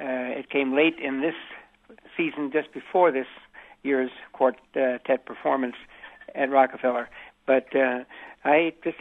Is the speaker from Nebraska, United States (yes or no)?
yes; Nebraska, United States; But I'm a fellow Nebraskan